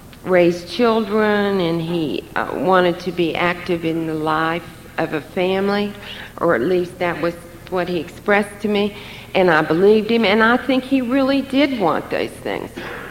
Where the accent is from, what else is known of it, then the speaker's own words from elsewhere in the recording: West Virginia, United States; I had some ideas since I was born and raised in West Virginia of coming back to this area.